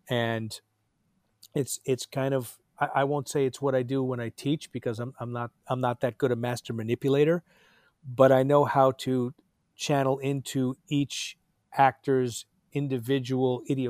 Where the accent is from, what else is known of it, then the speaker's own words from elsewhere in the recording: New York, United States; I grew up in New York, and when I grew up, Chelsea was a hotbed of heroin addiction